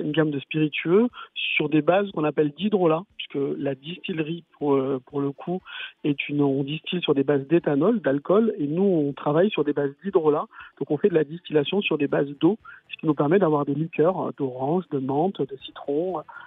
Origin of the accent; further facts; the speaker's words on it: France; on est des Français et les Français, on a du plaisir à boire des choses